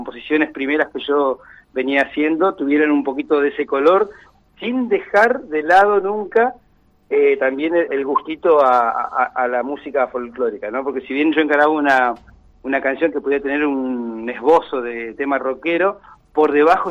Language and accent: Spanish; Neuquén, Argentina; Soy nacido y criado en Neuquén hace 52 años, así que llevo la chapa esa de Neuquino, Neuquino.